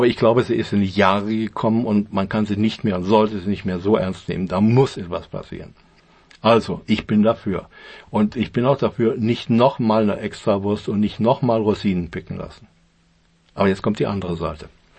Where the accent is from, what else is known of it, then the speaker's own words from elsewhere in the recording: Germany; Wir als Deutsche wissen das ja am besten überhaupt.